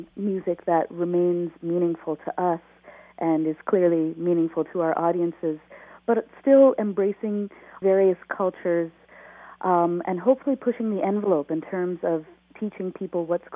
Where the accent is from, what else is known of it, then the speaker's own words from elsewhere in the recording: Toronto, Ontario, Canada; first language Telugu; I was born and raised in Toronto, but you know, I came from a fairly strict South Indian traditional background because that's how my parents grew up.